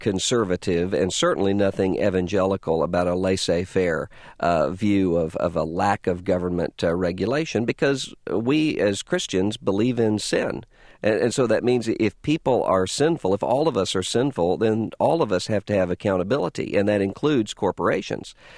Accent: Biloxi, Mississippi, United States; I'm from Biloxi, Mississippi, which is right now threatened by this oil catastrophe.

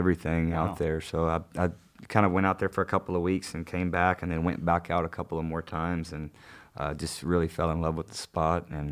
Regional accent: New Mexico, United States; also born or lived in Texas; Yeah, mostly New Mexico and Texas, yeah.

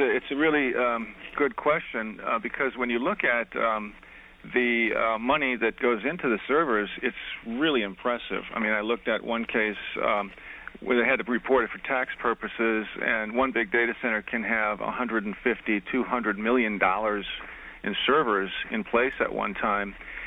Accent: Dubuque, Iowa, United States; Yeah, I'm out in Dubuque, Iowa. It's my hometown.

